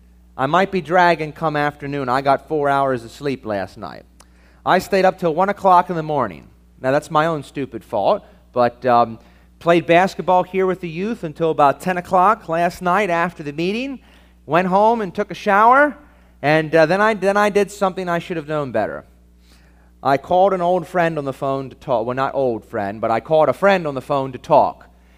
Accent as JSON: {"language": "English", "town": "York", "region": "Pennsylvania", "country": "United States", "tie": "born or raised there", "said": "York, Pennsylvania is where I grew up, and that's my hometown where my family lives"}